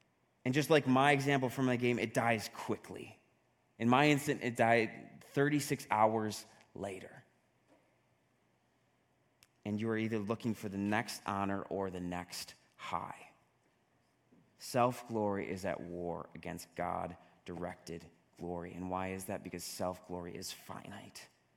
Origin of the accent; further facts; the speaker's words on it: Northeast, United States; accent: Northeast; I have to enunciate myself with my Northeast accent.